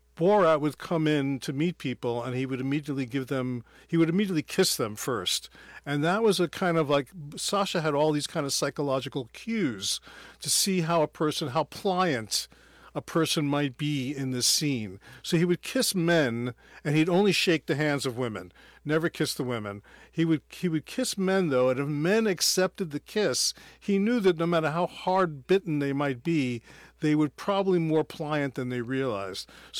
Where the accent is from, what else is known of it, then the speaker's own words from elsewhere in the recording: Brooklyn, New York, United States; Well, again, growing up in Brooklyn, I had to extricate myself from many tense situations.